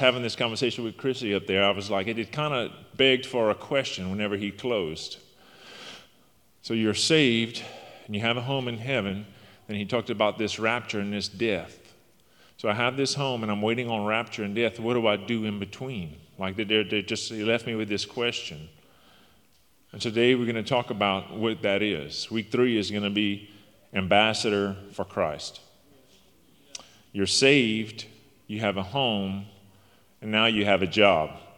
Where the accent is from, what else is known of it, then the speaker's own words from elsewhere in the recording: Louisiana, United States; Just by my voice and my accent and the way that I cooked, they knew where I was from. And they asked me, said … how did you learn to cook like that? I said, I'm from Louisiana.